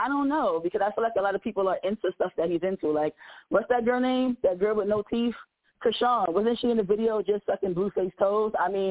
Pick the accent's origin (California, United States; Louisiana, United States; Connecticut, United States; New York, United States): New York, United States; New York City; But I'm from New York City, and people who are Hispanic, and there's people who are white